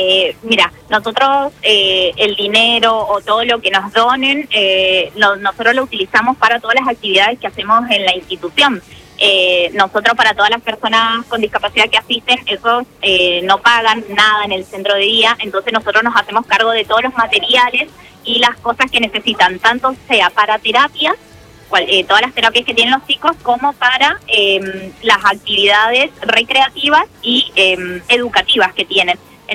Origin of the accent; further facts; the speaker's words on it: Malargüe, Mendoza, Argentina; de Malargüe